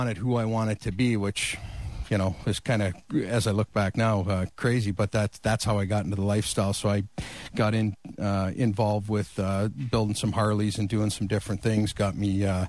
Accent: Fenwick, Ontario, Canada; Pelham area, but always in the Niagara region.

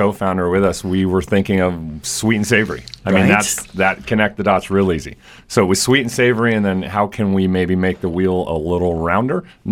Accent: West Coast, United States; We're both from the West Coast, my wife and I.

